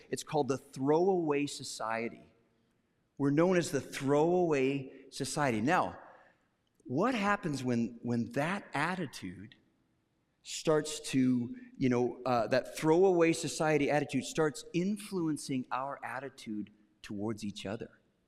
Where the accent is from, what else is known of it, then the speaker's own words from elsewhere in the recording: Western Canada, Canada; I grew up in Western Canada.